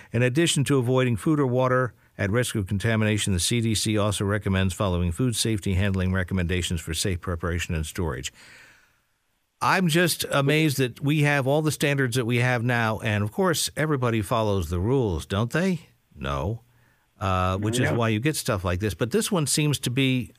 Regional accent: New York, United States; where I grew up on Long Island, we had a field behind us and we had a creek, Powell Creek.

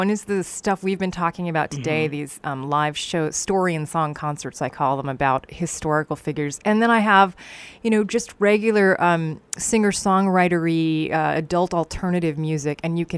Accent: New York City, New York, United States; now in West Central Minnesota, United States; And I'm from New York City, and I moved to West Central Minnesota 6 years ago.

